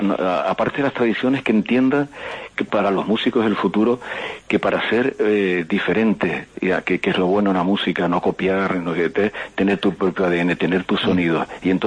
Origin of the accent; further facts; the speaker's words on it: Canary Islands, Spain; estaba viendo a mi pueblo recibiendo los cruceros, a nuestras mujeres y hombres vestidos de ¿cómo se llama?, de brasileños, bailando batucadas y bailando al ritmo de samba